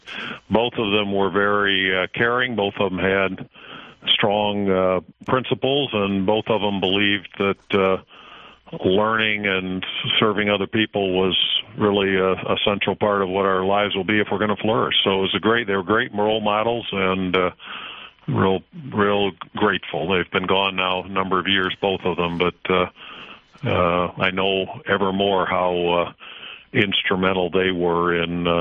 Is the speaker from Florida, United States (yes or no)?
no; East Lansing, Michigan, United States; By the time I was born, they were living in East Lansing